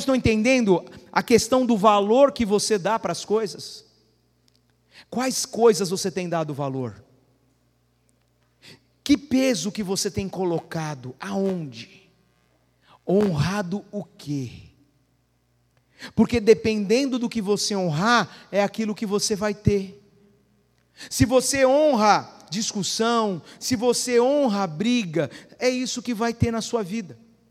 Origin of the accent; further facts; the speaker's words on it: Brazil; Nós, como bons brasileiros, a gente costuma ligar os produtos eletrodomésticos sem ler o manual.